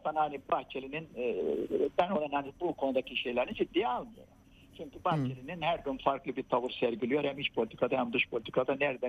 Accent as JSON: {"language": "Turkish", "town": "Jarabulus", "region": "Aleppo Governorate", "country": "Syria", "tie": "born or raised there", "said": "Şimdi Carablus'ta ki benim memleketim biliyorsun."}